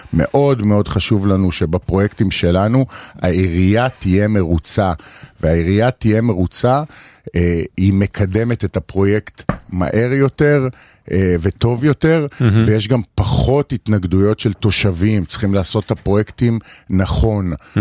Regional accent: Haifa, Haifa District, Israel; אני יזם, חיפאי, אני ממקימי קבוצת מבנים, בעבר הייתי, אני מושרש בחיפה כי הייתי פה בחיי הלילה

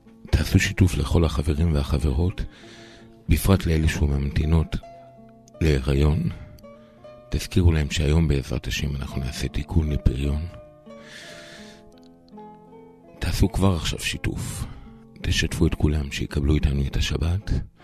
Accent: Kiryat Ata, Haifa District, Israel; אני גדלתי ברחוב יוספטל בקריית אתא. שכונה בינונית.

